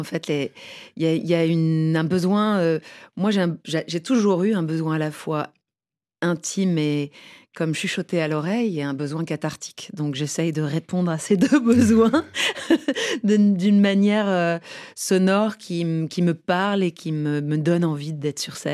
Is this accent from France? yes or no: yes; France; J'ai été élevée en France par contre.